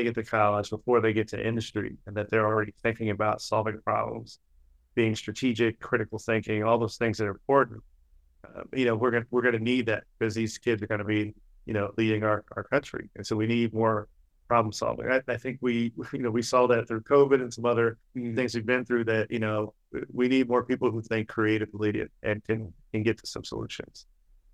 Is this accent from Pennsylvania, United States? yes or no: yes; Philadelphia, Pennsylvania, United States; now in Milwaukee, United States; Yeah, so I'm originally from Philadelphia, live in Milwaukee now.